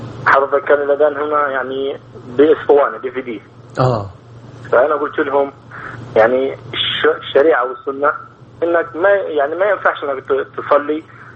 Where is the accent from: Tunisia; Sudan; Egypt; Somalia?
Egypt; now in Jordan; أنا بالأردن أنا مصري بس مقيم بالأردن بداوم في شركة تركية.